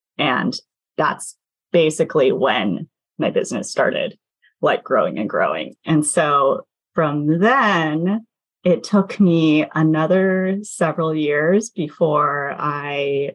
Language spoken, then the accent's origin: English; Seattle, Washington, United States; because, you know, I'm from Seattle. Most of my stores are based on the West Coast.